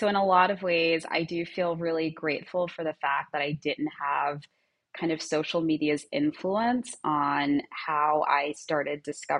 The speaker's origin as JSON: {"language": "English", "town": "Long Island", "region": "New York", "country": "United States", "tie": "born or raised there", "said": "I grew up in Long Island, and what you do on the weekends for fun is you walk around the mall"}